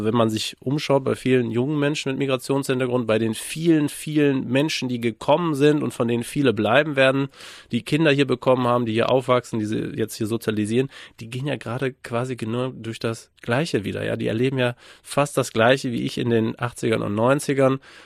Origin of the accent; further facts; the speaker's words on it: North Rhine-Westphalia, Germany; auf dem Lande in Westfalen, im Münsterland, sehr katholisch, 80er Jahre.